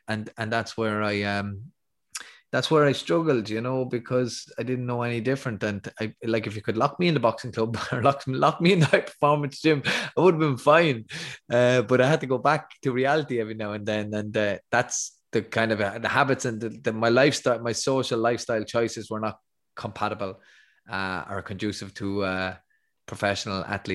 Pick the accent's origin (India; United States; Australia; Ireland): Ireland; Athy, Kildare; And I hear it in my hometown of Athy, and many other towns, I'm sure, are the same as well.